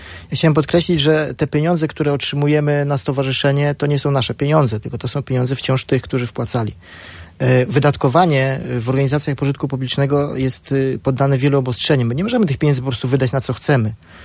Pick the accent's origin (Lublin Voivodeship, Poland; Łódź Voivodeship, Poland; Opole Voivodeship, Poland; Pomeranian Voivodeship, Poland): Pomeranian Voivodeship, Poland; To jesteśmy my, Polacy, my Kaszubi i bardzo chcemy, żeby tak było dalej.